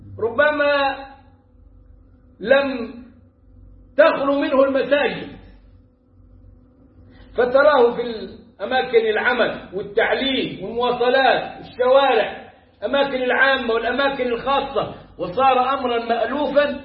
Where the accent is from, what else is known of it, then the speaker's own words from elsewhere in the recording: Egypt; البنجو ده عندنا في مصر كثير